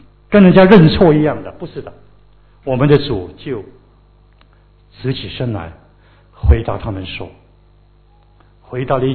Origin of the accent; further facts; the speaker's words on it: China; 我的确以我身为中国人荣幸啊，这个中国文化真的源远流长，非常的丰富。